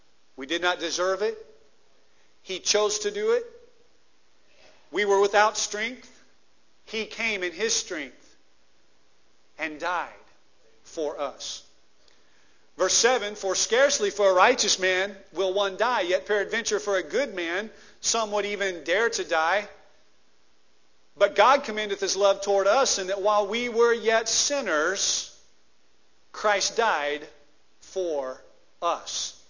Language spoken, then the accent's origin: English; Lebanon, United States; I was proud to be from my hometown of Lebanon.